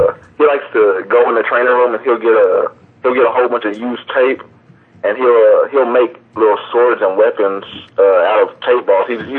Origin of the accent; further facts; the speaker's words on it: Dallas, Texas, United States; I was blessed with a little girl in 2008, and I'm from Dallas, so I was like, I'm stay here at TCU.